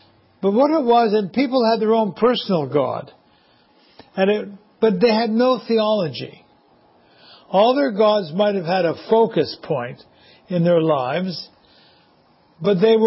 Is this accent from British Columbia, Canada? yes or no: no; Quebec, Canada; When I grew up in Quebec